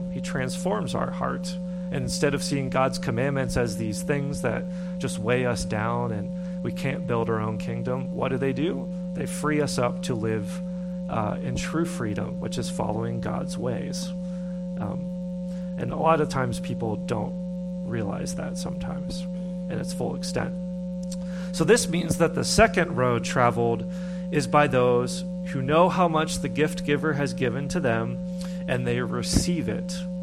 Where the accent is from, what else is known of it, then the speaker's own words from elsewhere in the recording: Pittsburgh, Pennsylvania, United States; where I grew up in Appalachia, the heart of Appalachia, Pittsburgh, or northern Appalachia